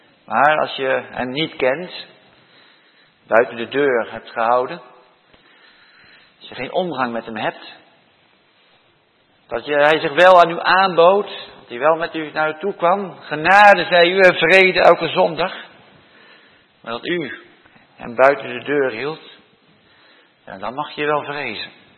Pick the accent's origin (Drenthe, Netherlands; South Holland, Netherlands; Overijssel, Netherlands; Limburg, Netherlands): South Holland, Netherlands; Rotterdam; In Rotterdam, waar ik vandaan kom, heb je ook een kinderboerderij.